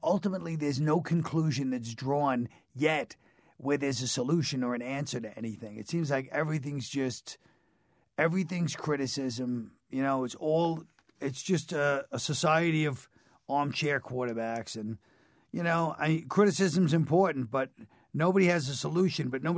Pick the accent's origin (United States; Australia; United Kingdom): United States; New York; how I bought the album, how he inspired me, being Irish from New York.